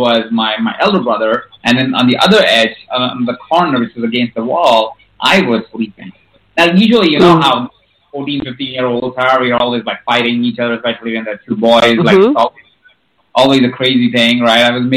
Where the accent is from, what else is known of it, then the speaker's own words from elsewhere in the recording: Jaipur, Rajasthan, India; my backstory is I was born in India in a small town called Jaipur. It's, you know, like when you think of India, colors, dance, music, you kind of are thinking about that city. It's like full of palaces.